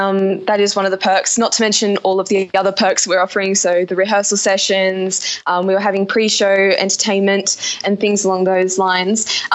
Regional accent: Tasmania, Australia; now in Brisbane, Australia; I'm not actually from Brisbane originally. I moved up from Tasmania

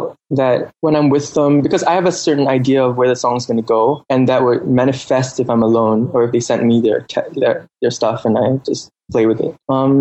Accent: Singapore; born there; I was born in Singapore, yeah.

